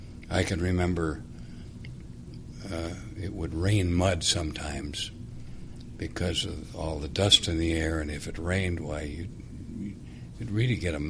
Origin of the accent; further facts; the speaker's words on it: Wenatchee, Washington, United States; I was born in Wenatchee on September 30, 1919. The middle child of three.